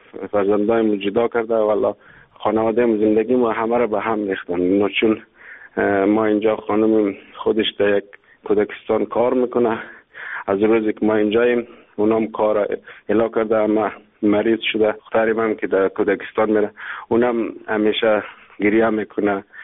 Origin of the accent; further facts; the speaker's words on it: Afghanistan; now in Sweden; ما در سال 2012 از افغانستان بیرون شدیم، آمدیم ترکیه. از ترکیه بسیار در مشکلات عذاب یونان، بعد مدت 8-9 ماه در یونان ماندیم،